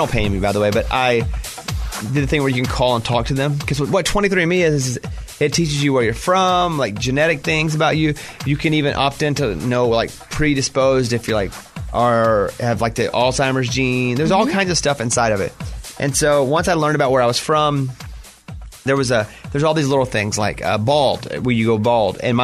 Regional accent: Arkansas, United States; Yeah, I am from Arkansas.

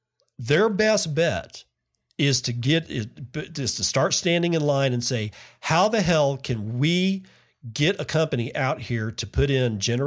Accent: Texas, United States; I'm like just south of the Anadarko petroleum basin, and I grew up in the Permian basin

